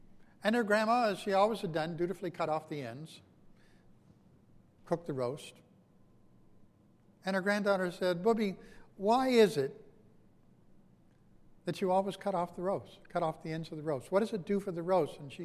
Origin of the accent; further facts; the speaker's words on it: Long Beach, California, United States; about my growing up in Long Beach